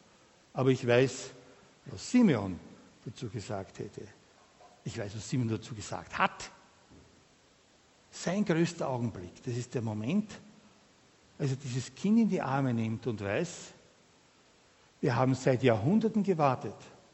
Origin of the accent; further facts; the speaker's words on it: St. Pölten, Lower Austria, Austria; übrigens Niederösterreich, ich sage das fast ganz ohne Stolz, ich bin aus St. Pölten.